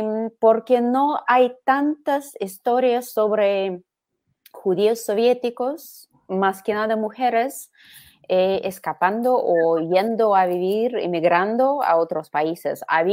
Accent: Moscow, Russia; Spanish is a second language; para mí, crecer judía en Unión Soviética, claro que no hablo por todos los judíos. Yo crecí en Moscú, yo crecí en una familia de ingenieros

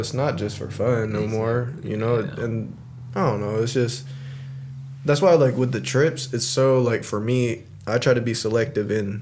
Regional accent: Seattle, Washington, United States; And the same with us, we're all from Seattle, Washington type shit.

